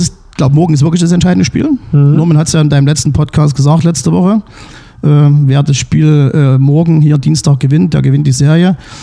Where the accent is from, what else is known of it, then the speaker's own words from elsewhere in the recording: Flöha, Saxony, Germany; ich komme aus dem Vorerzgebirge, aus Flöha, also bei Augustusburg die Ecke. Und das ist ja eigentlich die Hochburg von Enduro und Motocross.